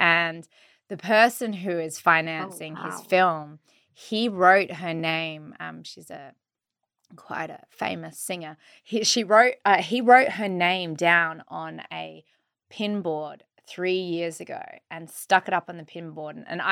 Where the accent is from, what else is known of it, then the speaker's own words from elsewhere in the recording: Australia; but I'm from Australia. Obviously I'm like in Australia doing so many of the similar things